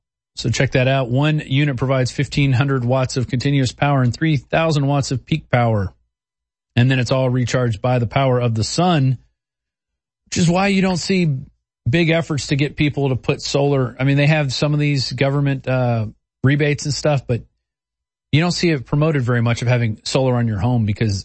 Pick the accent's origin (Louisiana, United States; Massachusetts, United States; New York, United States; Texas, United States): Louisiana, United States; Let's go to Uncle Sam in Louisiana, my home state.